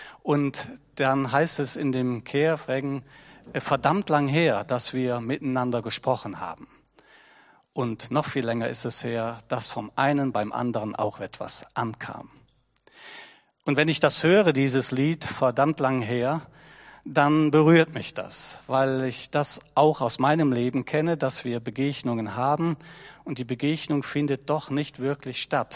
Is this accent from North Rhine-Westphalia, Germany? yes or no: yes; Cologne, North Rhine-Westphalia, Germany; born there; ich bin in Köln geboren und weshalb ich das erzähle, kommt gleich.